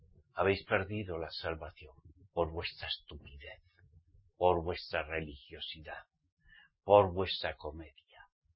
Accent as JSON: {"language": "Spanish", "country": "Spain", "tie": "born there", "said": "yo soy español. Pero español porque mi papá y mi mamá me parieron en España, ¿saben? Pero soy israelita redimido por la sangre de Yahshua."}